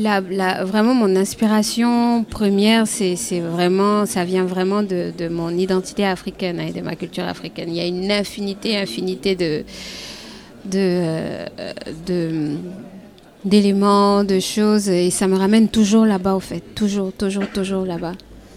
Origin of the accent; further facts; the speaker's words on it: Côte d’Ivoire; en tant qu'ivoirienne, je dis toujours que j'ai la chance d'être dans une société qui est matriarcat.